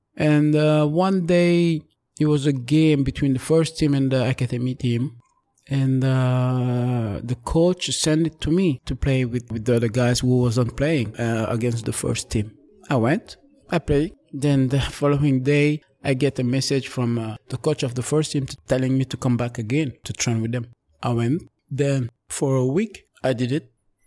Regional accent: Paris, Île-de-France, France; I had to be away from the area where I grew up in Paris for a certain period because it wasn't really good things I did.

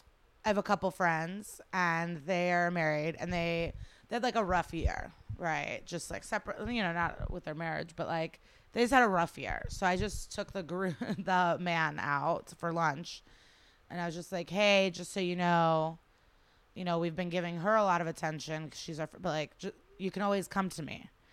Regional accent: United States; there's weird things I do that I think have to do with my upbringing, but I'm very American.

